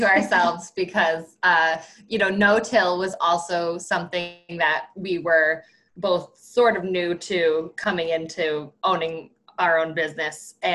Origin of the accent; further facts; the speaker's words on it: Adams, Massachusetts, United States; I grew up in Adams on this land, which used to be my grandparents' dairy farm.